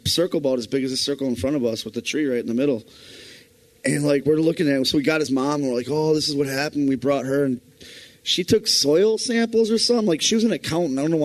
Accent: Wisconsin, United States; I've been around burning piles of ash and or leaves and stuff like that growing up in Wisconsin.

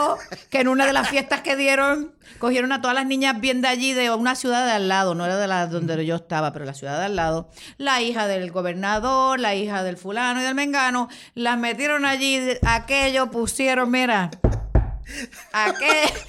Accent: Spain; born there; Nací en España y mi familia está allí.

